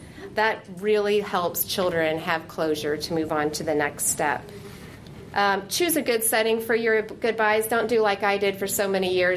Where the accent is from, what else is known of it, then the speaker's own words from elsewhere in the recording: Indiana, United States; now in Colorado, United States; moved from, I grew up in Indiana, moved to Colorado, Africa, Colorado here